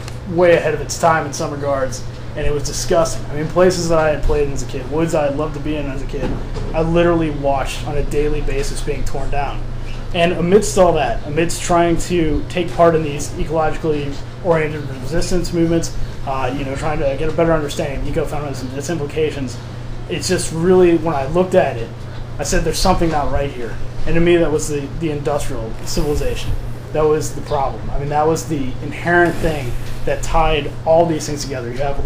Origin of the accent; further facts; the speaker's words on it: St. Louis, Missouri, United States; I grew up in St. Louis, which is the hometown of Monsanto.